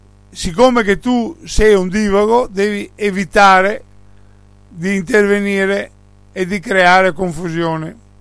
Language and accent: Italian; Veneto, Italy; noi non siamo mai, come veneti, non siamo mai entrati legalmente in Italia.